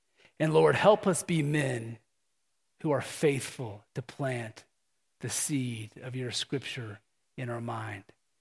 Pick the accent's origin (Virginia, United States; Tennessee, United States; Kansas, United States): Kansas, United States; Now, I mentioned I was from Kansas. Oftentimes, when people find out I'm from Kansas, they usually say the same thing.